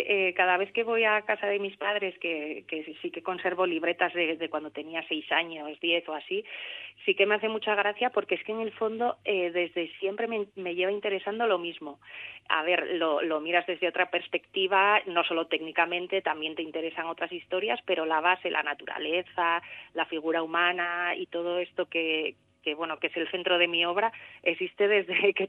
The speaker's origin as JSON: {"language": "Spanish", "region": "Asturias", "country": "Spain", "tie": "born or raised there", "said": "Yo ahora mismo vivo en Oviedo, pero sí que nací y crecí en un entorno mucho más rural, un pueblín que se llama Llanes, que está precisamente al lado del mar Cantábrico si miras al norte y al lado de la Sierra del Cuera si miras al sur."}